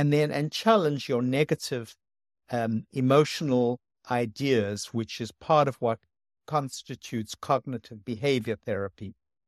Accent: South Africa; You know, I came from South Africa, which is very sunny.

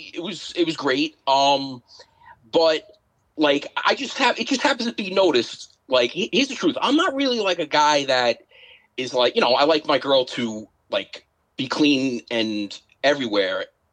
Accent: Staten Island, New York, United States; Well, Jamie, I'm from Staten Island, New York.

